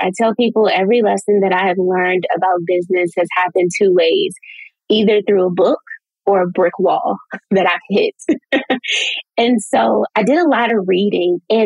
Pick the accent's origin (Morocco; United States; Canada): United States; Washington, District of Columbia; And so growing up in Washington, D.C. in Anacostia, there's still one grocery store that services over 50,000 people.